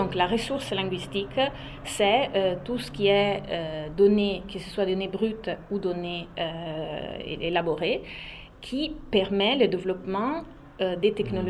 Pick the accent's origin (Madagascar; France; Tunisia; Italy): Italy; French is a second language; J'ai un parcours de formation en Italie, je suis italienne et je me suis formée en philosophie et linguistique informatique en Italie, donc à Bologne, après à Turin.